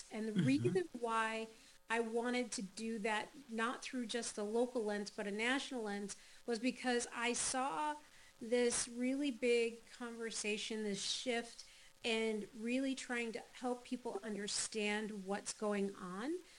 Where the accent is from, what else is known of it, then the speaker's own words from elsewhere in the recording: Ohio, United States; When I was growing up in Ohio, I wrote for the Firelands Farmer newspaper.